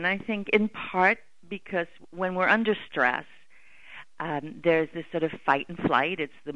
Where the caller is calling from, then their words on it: Berkeley, California, United States; I'm calling from Berkeley, California.